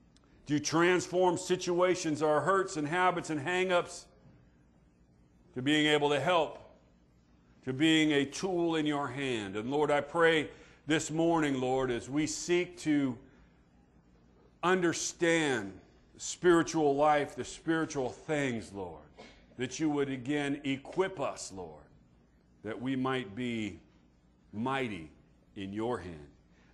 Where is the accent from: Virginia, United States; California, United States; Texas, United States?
California, United States; I grew up in Northern Cal, and we used to go camping up in the Sierras